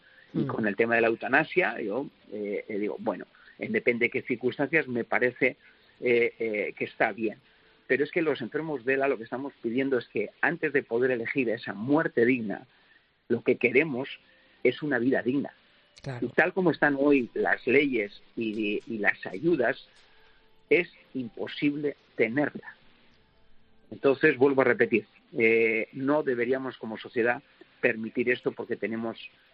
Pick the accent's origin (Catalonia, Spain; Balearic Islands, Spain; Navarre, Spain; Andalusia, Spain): Navarre, Spain; Pamplona; es un honor como navarro, como pamplonés